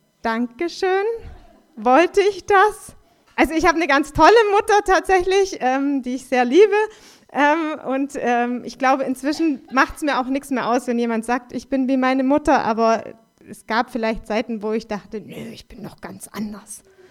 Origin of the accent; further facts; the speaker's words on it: Stuttgart, Baden-Württemberg, Germany; born there; now in Görlitz, Germany; Ich bin in Stuttgart geboren, bin jetzt seit fast 30 Jahren in Görlitz